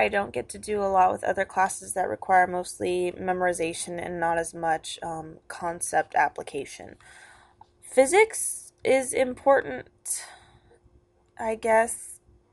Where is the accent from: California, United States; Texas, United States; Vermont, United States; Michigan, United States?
California, United States; Ukiah; I am from Ukiah, California